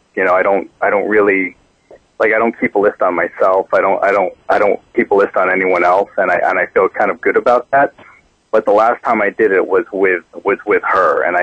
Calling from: Islandia, New York, United States; Right now I'm in Islandia. I'm on Long Island. I'm at work.

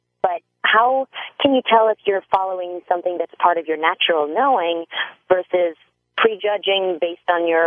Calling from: Newport Beach, California, United States; I am calling from Newport Beach, California today.

